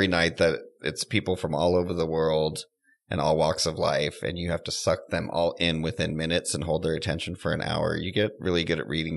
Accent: San Francisco, California, United States; I was born in San Francisco. I grew up all around the Bay Area, all the way up to a place called Placerville, which is up past Sacramento

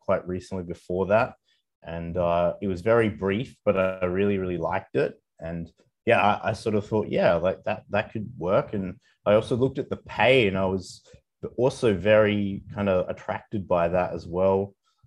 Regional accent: Perth, Western Australia, Australia; I think growing up in Perth is pretty good. It's a pretty good place to grow up.

